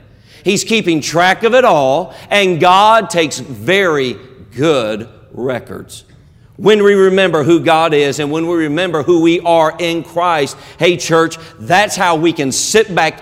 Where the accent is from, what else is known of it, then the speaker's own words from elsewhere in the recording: North Carolina, United States; I'm from North Carolina.